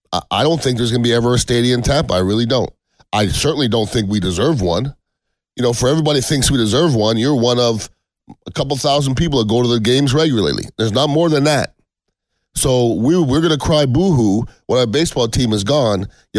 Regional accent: Montreal, Quebec, Canada; I'm originally from Montreal, and I lost a team there

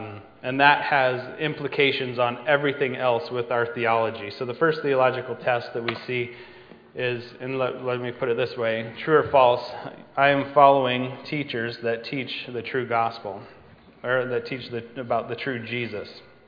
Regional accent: Wyoming, United States; I grew up in Wyoming, but Iowa tests of basic skills are a terrible thing.

